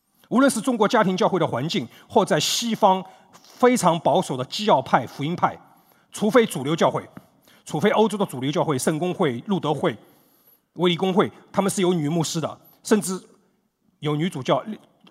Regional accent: Sweden; 但是我们不能否认，像我这种来自于瑞典北欧的，女权非常强势的

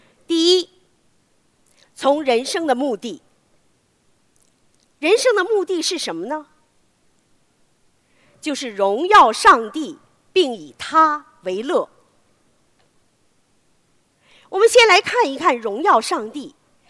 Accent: China; 是不是我们中国人的一个背景，我们的文化？

